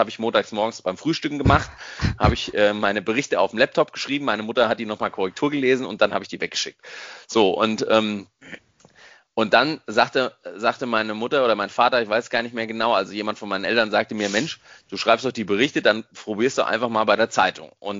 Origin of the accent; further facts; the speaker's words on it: Giessen, Hesse, Germany; Also ich komme gebürtig aus Gießen, bin im Gießener Umland zwischen Gießen und Marburg in einem kleinen Dorf aufgewachsen.